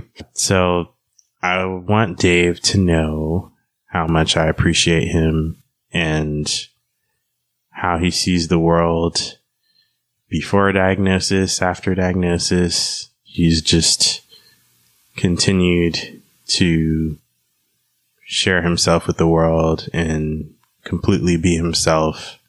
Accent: Nashville, Tennessee, United States; I am from Nashville.

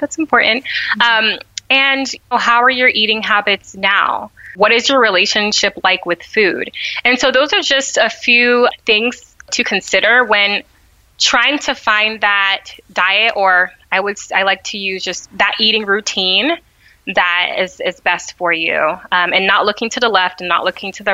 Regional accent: Ghana; And I'm a Ghanaian. And so my culture is really important.

